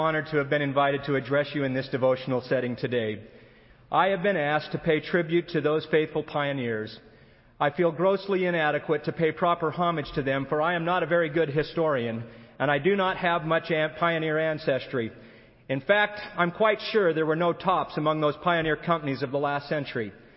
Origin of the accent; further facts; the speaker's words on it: Idaho, United States; Growing up in Idaho, I often viewed the 24th of July as merely a Utah holiday.